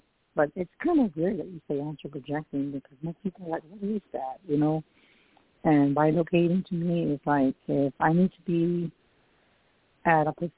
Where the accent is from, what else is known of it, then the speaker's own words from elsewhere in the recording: San Antonio, Texas, United States; I'm psychic medium from San Antonio, Texas.